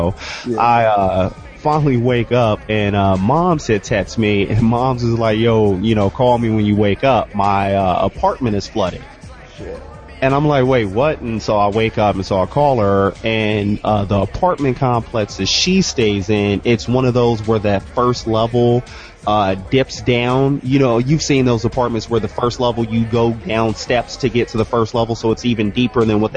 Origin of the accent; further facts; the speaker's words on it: Phoenix, Arizona, United States; I grew up in South Phoenix, and one time a drug deal went bad, and some gunshots went through our living room back in, you know, on the south side